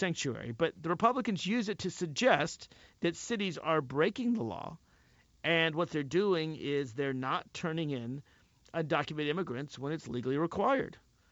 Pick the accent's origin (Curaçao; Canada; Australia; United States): United States; And as an American, I'm glad to know it won't pass.